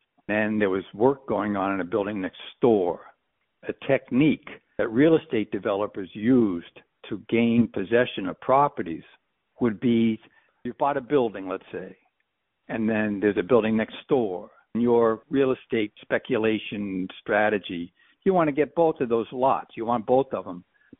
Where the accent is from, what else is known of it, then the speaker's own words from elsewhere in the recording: Massachusetts, United States; Yeah, because I was brought up outside of Boston. Tattooing was illegal in Massachusetts.